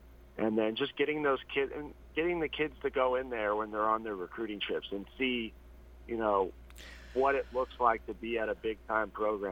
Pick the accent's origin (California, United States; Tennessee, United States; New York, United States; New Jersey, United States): California, United States; I'm a West Coast kid. I grew up in California, so I grew up.